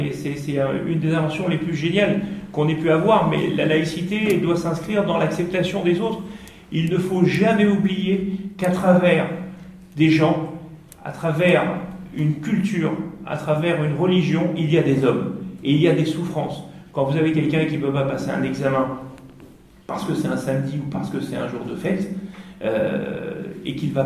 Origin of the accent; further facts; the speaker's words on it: France; J'ai grandi en France, j'ai fait mes études en France. J'ai un esprit français